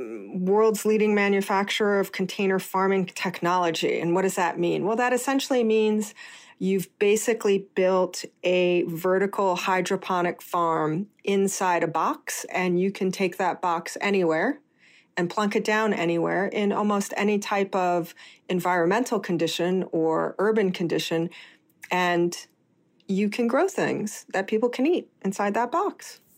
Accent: New York, United States; Being a New Yorker, I live in Chelsea. My apartment is very small.

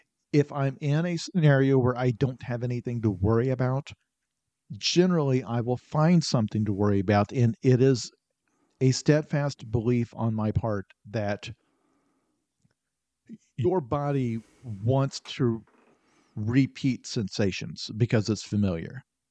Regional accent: Illinois, United States; In rural Illinois, town of about 4,000 people in southern Illinois.

